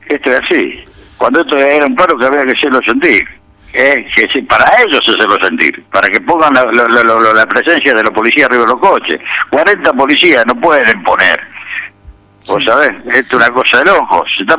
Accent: Rosario, Santa Fe, Argentina; Que mi ciudad, que soy rosarino... El pueblo rosarino.

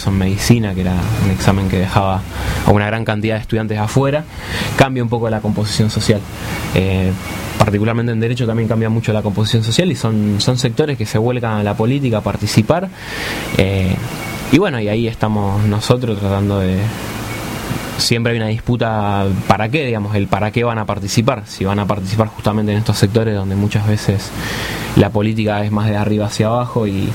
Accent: Argentina; Nosotros, por lo menos lo que siempre discutimos, somos la juventud de la Argentina, o esa juventud que en el 2001 participó en la calle lo que fue la rebelión popular

